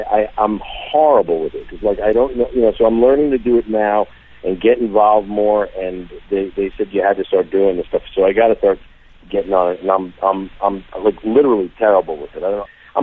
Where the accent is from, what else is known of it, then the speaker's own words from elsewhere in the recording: New York, United States; which growing up on Long Island, I have a lot of my buddies are all went into the academy, the police academy, at the same time